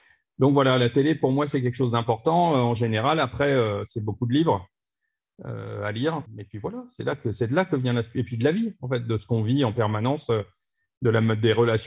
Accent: Reims, Grand Est, France; Quand j'étais gamin, j'habite à Reims.

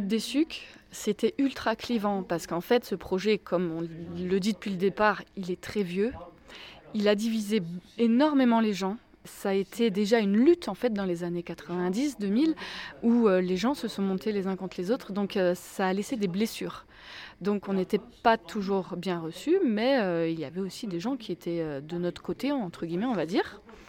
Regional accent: Auvergne-Rhône-Alpes, France; Nous venons de Haute-Loire, principalement, un petit peu de la Loire aussi.

